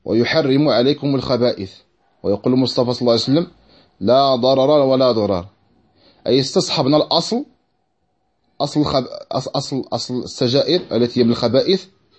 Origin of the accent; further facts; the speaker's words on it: Morocco; أكل فاكهة حب الملوك عندنا في المغرب